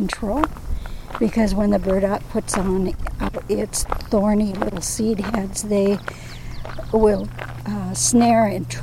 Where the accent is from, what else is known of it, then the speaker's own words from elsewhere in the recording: Nebraska, United States; When I grew up out in Nebraska, you could always see the big storms coming because everything's so flat out there.